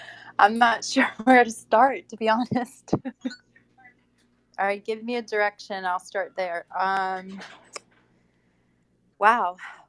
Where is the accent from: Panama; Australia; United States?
United States; Louisiana; We came from Louisiana. You go to jail for a long time for smoking a joint there.